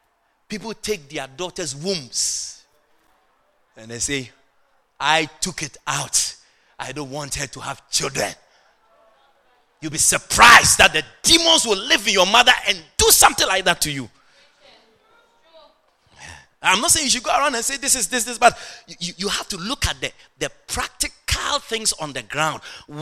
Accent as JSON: {"language": "English", "town": "Agogo", "region": "Ashanti", "country": "Ghana", "tie": "born or raised there", "second_language": "English", "said": "me, I was born in Africa. I was born in Ghana. My hometown is called Agogo. A-G-O-G-O."}